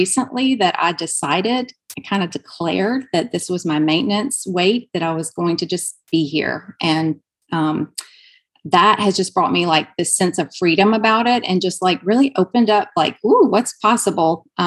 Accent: Alabama, United States; accent: Alabama; I live in New Hampshire, but I'm from Alabama. That's where my accent comes from.

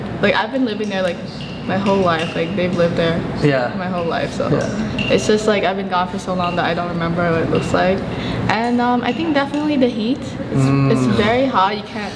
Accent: Fort McMurray, Alberta, Canada; also born or lived in Vietnam; No, I was born in Vietnam, and I moved to Fort Mac when I was in grade 4.

